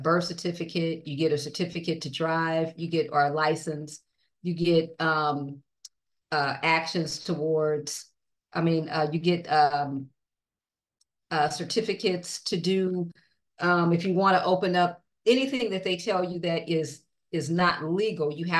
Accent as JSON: {"language": "English", "region": "California", "country": "United States", "tie": "born or raised there", "lives_now": "Atlanta, United States", "said": "born and raised in California, currently living in Atlanta. And a lot of us migrated from California to Atlanta."}